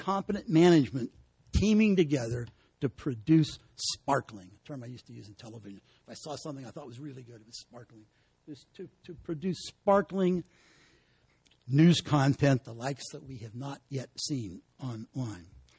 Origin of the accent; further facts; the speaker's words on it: West Virginia, United States; because I sometimes miss my hometown back in West Virginia, I'd subscribe to my local newspaper where I grew up.